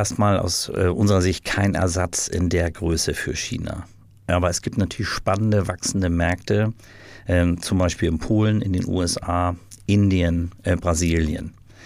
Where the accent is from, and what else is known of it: Germany